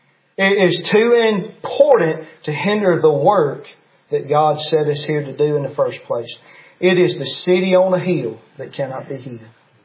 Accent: Mississippi, United States; now in Sebastopol, United States; how I grew up down in Perry County and moved way off up there to Sebastopol, Mississippi.

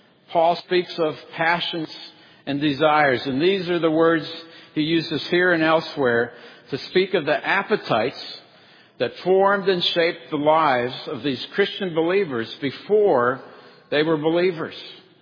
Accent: Pittsburgh, Pennsylvania, United States; And being from Pittsburgh, I lived there during a time when a couple of their sports teams

